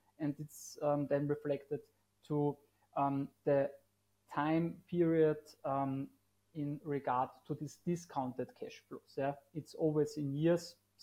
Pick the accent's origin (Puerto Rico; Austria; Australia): Austria; And to myself, born and raised in Austria, in the middle of Europe, I am a finance professional